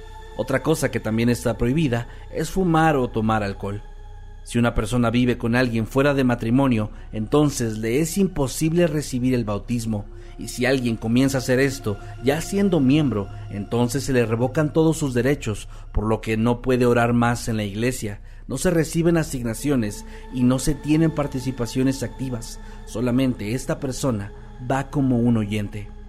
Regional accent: Argentina; soy de Argentina.

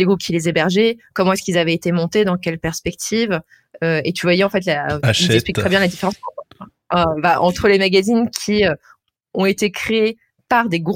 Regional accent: Reims, Grand Est, France; Et moi j'ai grandi à Reims et certes il y avait des magasins de jeux vidéo

